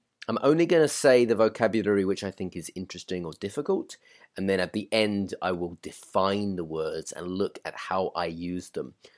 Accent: United Kingdom; So if you're a new listener, then go back and listen to the other 8 episodes where I speak about being British.

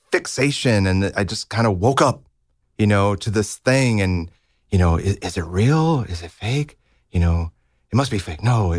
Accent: Libertyville, Illinois, United States; I grew up in Libertyville, which is about 30, 40 minutes north of Chicago.

